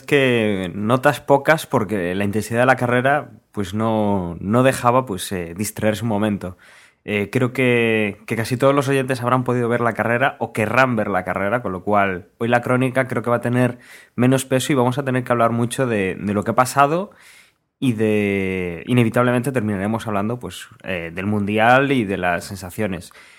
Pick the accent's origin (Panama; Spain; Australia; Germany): Spain; somos españoles y que lo que vamos a decir quizá un poco venga inspirado por eso